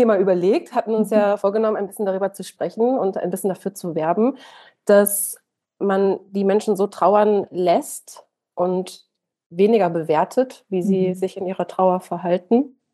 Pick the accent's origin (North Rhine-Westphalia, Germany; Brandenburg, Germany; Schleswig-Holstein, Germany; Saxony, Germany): North Rhine-Westphalia, Germany; Ich komme aus Ostwestfalen und Bielefeld ist so unfassbar protestantisch.